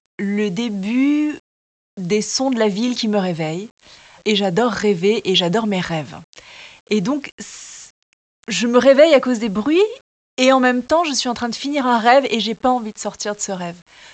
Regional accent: Tahiti, French Polynesia; now in Paris, France; J'ai eu une vie à Tahiti, mon enfance, là où je suis née, là où j'ai grandi. Une deuxième vie à Paris. Et ça fait 25 ans que je vis à Paris.

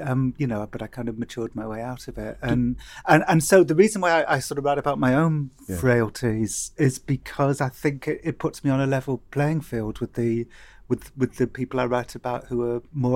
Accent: Cardiff, Wales, United Kingdom; I remember growing up in Cardiff

